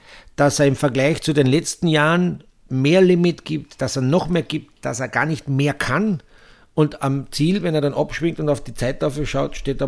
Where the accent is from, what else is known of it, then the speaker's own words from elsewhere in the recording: Austria; Auch bei uns in Österreich, der Matthias Mayer hat auch gesagt, er fährt da nicht